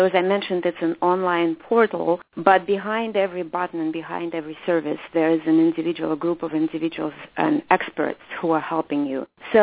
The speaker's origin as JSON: {"language": "English", "region": "Moscow", "country": "Russia", "tie": "born or raised there", "second_language": "English", "moved": "as an adult", "said": "From then the Soviet Union, now Russia, but born and raised in Moscow."}